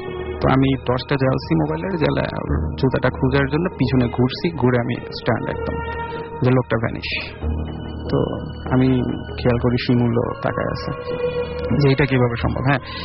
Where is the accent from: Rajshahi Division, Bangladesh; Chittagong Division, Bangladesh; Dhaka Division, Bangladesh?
Rajshahi Division, Bangladesh; Pabna; আমি এসেছি মধ্যপাড়া থেকে আমার হোম টাউন পাবনার অষ্টমীর সাথে।